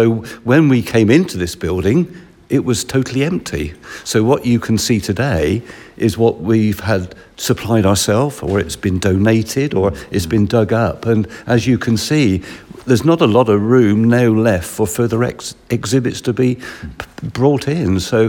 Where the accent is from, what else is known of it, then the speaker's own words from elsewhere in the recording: Thatcham, South East England, United Kingdom; I'm originally from Thatcham